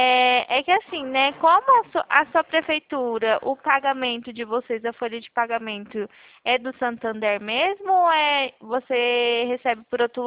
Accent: Presidente Prudente, São Paulo, Brazil; sou de Prudente.

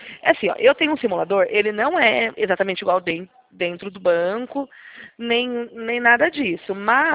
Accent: Piracicaba, São Paulo, Brazil; Não, eu sou de São Paulo, da cidade de Piracicaba.

